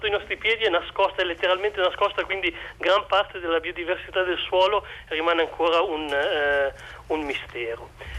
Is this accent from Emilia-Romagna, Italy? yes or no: no; Piedmont, Italy; io sono piemontese, quindi nella zona delle Langhe.